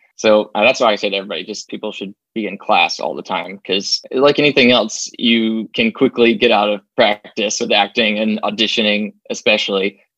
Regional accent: Arkansas, United States; now in Los Angeles, United States; I moved out to LA with the sole focus being just acting. And then, you know, I moved out here from Arkansas

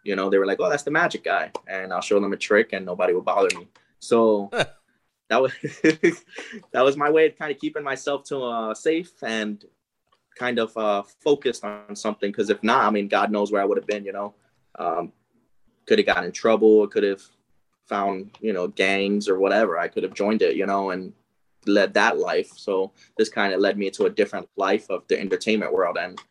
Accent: New York City, New York, United States; I grew up in New York City in Brooklyn, and I was going through a rough time.

